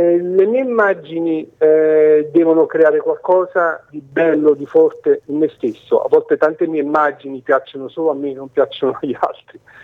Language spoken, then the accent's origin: Italian; Naples, Campania, Italy; La Sicilia è tutta bella, poi io, essendo napoletano, sono molto legato alla Sicilia.